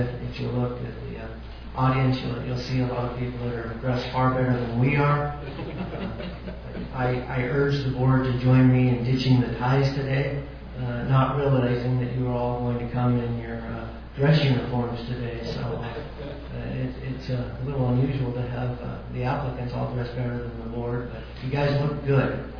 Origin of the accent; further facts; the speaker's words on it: California, United States; now in Utah, United States; I was raised in California, so I'll say Escalante.